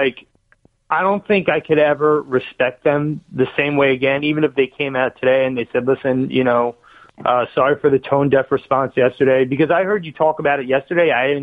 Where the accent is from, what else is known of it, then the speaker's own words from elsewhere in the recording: New York City, New York, United States; born there; moved away; Because here's the thing. I was born in New York City.